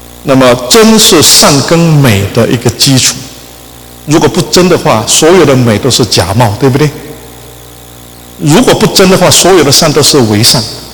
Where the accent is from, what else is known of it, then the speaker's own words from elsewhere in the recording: China; 这就解决了我们中国人时常想念的一个事情